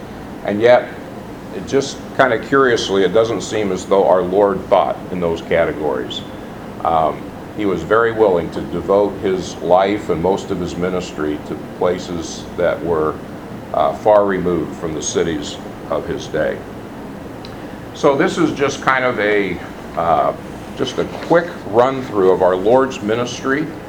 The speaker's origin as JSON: {"language": "English", "town": "Phoenix", "region": "Arizona", "country": "United States", "tie": "born or raised there", "also_born_or_lived": "Dallas", "said": "Don't forget, I grew up in Phoenix. I lived in Dallas."}